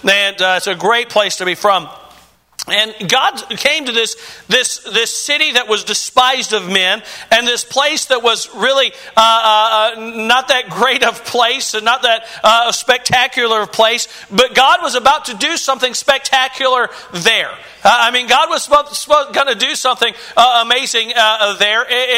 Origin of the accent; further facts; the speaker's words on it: Harper, Kansas, United States; I'll say, well, I'm from Harper, Kansas. They go, where? Well, you go to Wichita.